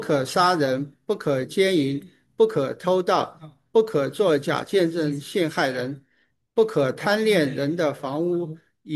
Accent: China; 那我们是来自一个中国这个 culture 里面，

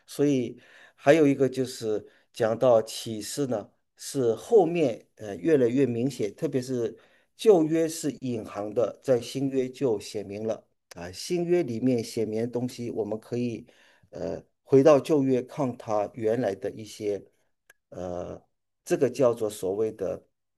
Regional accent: China; 跟我作为中国人理解的那个道是不一样的一个东西啊

